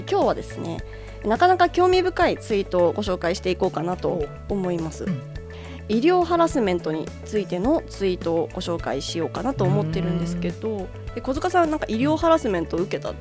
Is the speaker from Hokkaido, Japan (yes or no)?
yes; Hokkaido, Japan; 私の地元の北海道は七夕、うん、なんと7月ではなくて8月7日なんですよ